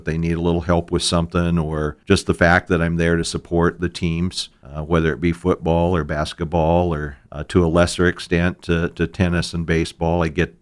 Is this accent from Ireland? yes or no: no; Beach, North Dakota, United States; also born or lived in Mott / Watford City; I grew up in Western North Dakota, from a little town by the name of Beach that sits a mile from the Montana border. I graduated from high school in Mott. In between, we lived in Watford City in the oil fields